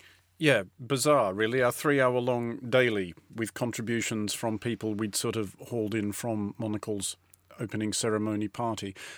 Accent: Sydney, New South Wales, Australia; I was watching that in London, but watching my hometown's Olympics closing ceremony and just thinking... Billions of people around the world are watching my hometown

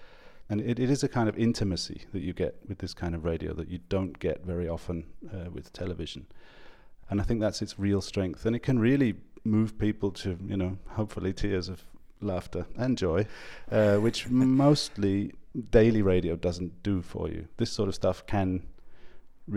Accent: England, United Kingdom; moved away as an adult; now in Denmark; I'm actually originally from England, but I moved to Denmark 15 years ago

